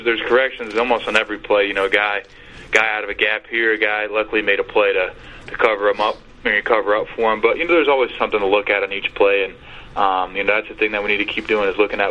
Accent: Cincinnati, Ohio, United States; Well, I think, you know, when I was growing up, I grew up in Cincinnati, and, you know, the Ravens were always on TV playing the Bengals.

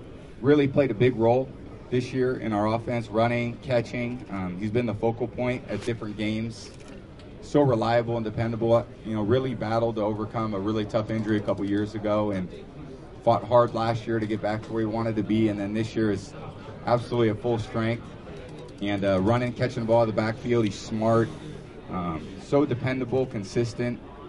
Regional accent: California, United States; I didn't know much about the franchise growing up in California, being a 49er fan, being in the NFC, being the other part of the country.

